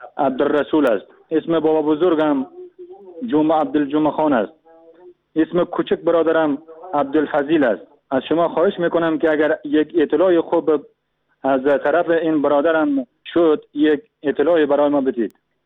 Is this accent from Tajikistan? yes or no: no; Afghanistan; now in Turkey; من از افغانستان اومدم به ترکیه،